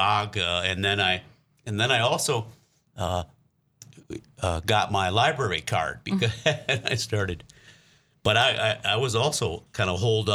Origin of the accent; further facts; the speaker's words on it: Milwaukee, Wisconsin, United States; I grew up in the big city. Technically, my hometown is Milwaukee, and I guess I went to a lot of movies.